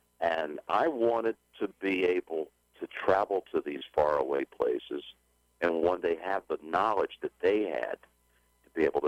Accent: Colts Neck, New Jersey, United States; I'm from Colts Neck, New Jersey. I'd gone to high school up there in Marlboro High School outside of Colts Neck.

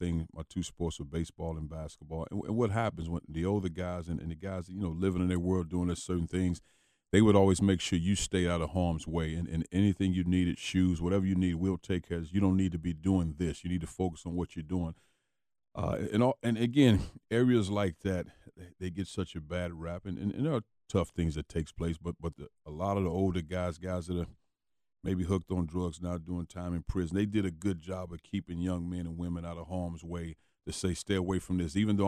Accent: East St. Louis, Illinois, United States; I grew up in East St. Louis, and when you're a young kid and living there, you don't realize that it's tough because that's your home environment

